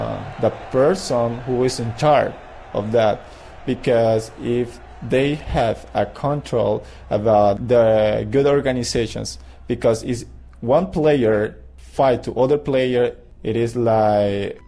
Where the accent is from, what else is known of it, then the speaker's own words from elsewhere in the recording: Tola, Rivas, Nicaragua; English is a second language; I'm from Nicaragua. I come from Rivas. I original from my town, Tola.